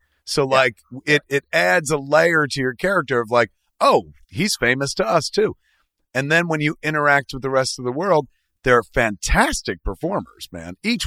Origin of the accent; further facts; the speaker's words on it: New Jersey, United States; I didn't grow up in Canada. I grew up in New Jersey.